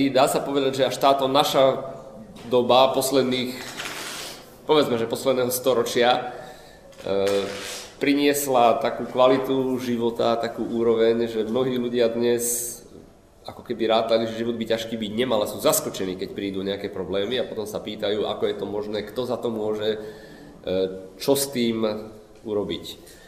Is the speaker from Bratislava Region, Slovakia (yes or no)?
yes; Bratislava, Bratislava Region, Slovakia; ja už ma tam predstavovali, som z Bratislavy